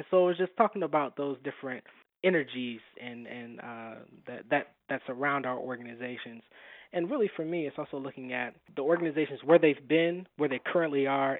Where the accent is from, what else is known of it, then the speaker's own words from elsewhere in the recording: Missouri, United States; I'm technically from North County, and I went to the Hazelwood School District